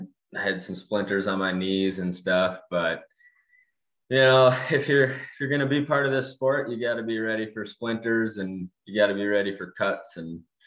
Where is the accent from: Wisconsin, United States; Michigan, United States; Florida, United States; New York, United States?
Wisconsin, United States; I grew up in Wisconsin, so we were always burning wood for heat in our house.